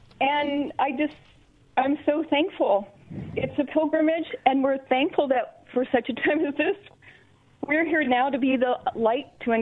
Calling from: Minnesota, United States; I'm in Minnesota, but I was from Castro Valley's Our Lady of Grace Parish, where you were, Father Paul.

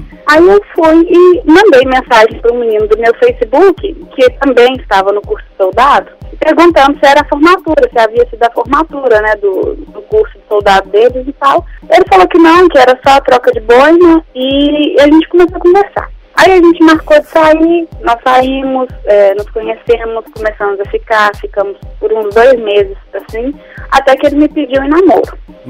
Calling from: Belo Horizonte, Minas Gerais, Brazil; Belo Horizonte.

